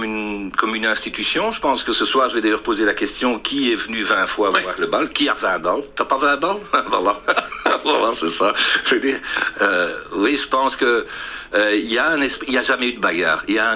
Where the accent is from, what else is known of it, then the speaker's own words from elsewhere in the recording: Brussels, Belgium; born there; que moi, j'avais un grand-père de Malines du côté de mon père, et un grand-père de Liège, du côté de ma mère, et je suis né à Bruxelles.